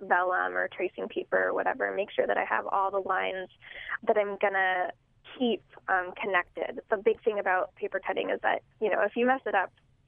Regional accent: Albuquerque, New Mexico, United States; also born or lived in Puerto Rico; I think that growing up in Albuquerque and also being from Puerto Rico, which is, you know, a U.S. colony

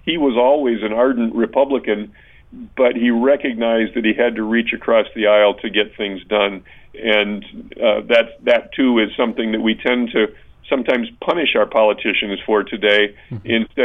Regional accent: Grand Rapids, Michigan, United States; I'm from Grand Rapids, and so was Senator Vandenberg.

